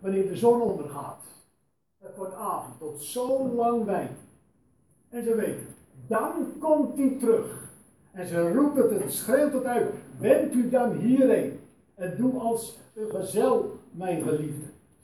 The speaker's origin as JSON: {"language": "Dutch", "town": "Brandwijk", "region": "South Holland", "country": "Netherlands", "said": "Zelfs in Brandwijk, de plaats waar ik vandaan kom, vroeger was dat een puur godsdienstig dorp."}